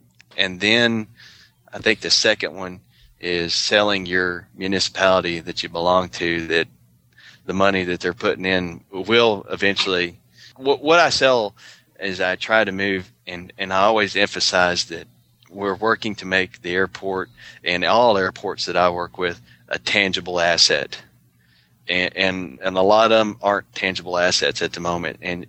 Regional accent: Arkansas, United States; all the crop dusters I grew up with in Arkansas.

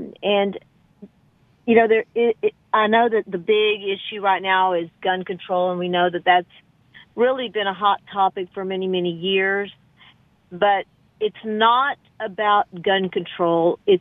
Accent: Texas, United States; after this tragic event that took place here in Texas, my home state.

